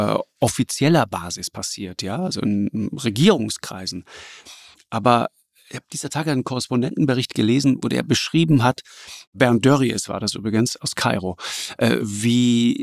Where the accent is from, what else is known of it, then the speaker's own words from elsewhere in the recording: Germany; ich komme aus Deutschland